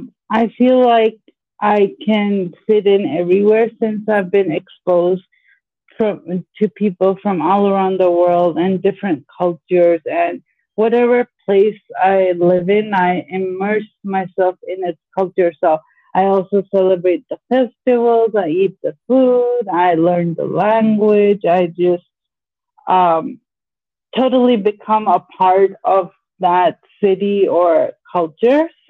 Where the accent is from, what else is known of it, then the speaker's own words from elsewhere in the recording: China; also born or lived in India / Hong Kong; now in Phuket, Thailand; I'm originally from India, but I grew up as a third culture kid, so I spent most of my life in China, studied there in international schools and universities, and then I did my master's in Hong Kong, and now I'm currently living in Phuket, Thailand.